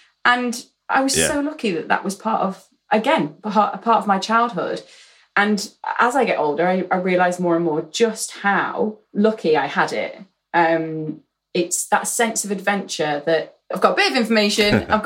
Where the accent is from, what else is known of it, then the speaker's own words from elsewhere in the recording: Aberdeen, Scotland, United Kingdom; I am Scottish. I was born in Aberdeen. My mum is Scottish.